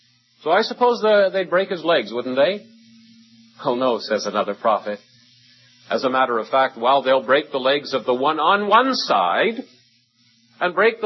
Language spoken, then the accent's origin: English; St. Catharines, Ontario, Canada; born there; I was born in St. Catharines, Ontario. So was my mother, and so was my grandmother.